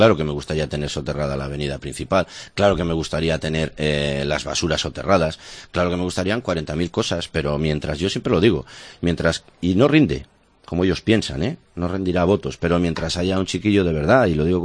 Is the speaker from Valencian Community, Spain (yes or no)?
no; Maliaño, Cantabria, Spain; Que a mí la gente me conoce desde que soy un enano, que yo soy un aborigen de Maliaño.